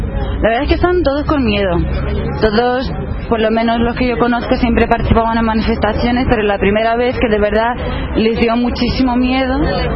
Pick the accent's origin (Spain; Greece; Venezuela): Greece; Spanish is a second language; Yo soy griega, sí, vivo aquí porque estudio aquí.